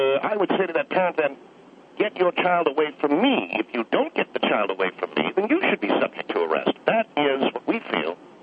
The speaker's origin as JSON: {"language": "English", "town": "Baltimore", "region": "Maryland", "country": "United States", "said": "I come from Baltimore, Maryland."}